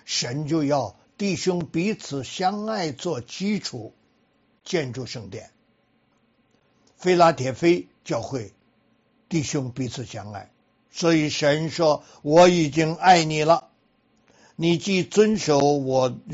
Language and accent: Chinese; North China, China; 我家里就有这个，我是北方人，北方人晒麦子晒火场还带着鸟枪